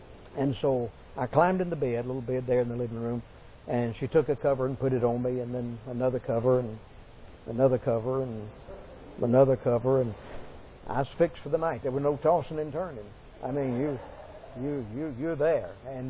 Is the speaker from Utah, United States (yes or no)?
no; Atlanta, Georgia, United States; I was born and raised in Atlanta.